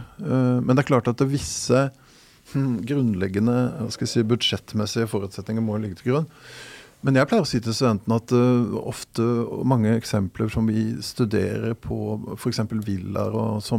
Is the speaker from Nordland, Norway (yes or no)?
no; Asker, Akershus, Norway; ved siden av huset jeg vokste opp i Asker